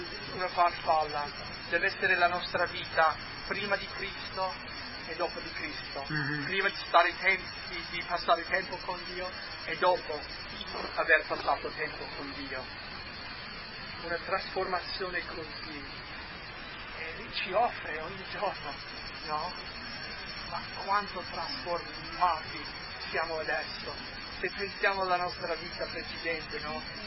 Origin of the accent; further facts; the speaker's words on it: United States; first language English; Italian is a second language; Io sono americano, sono madrelingua inglese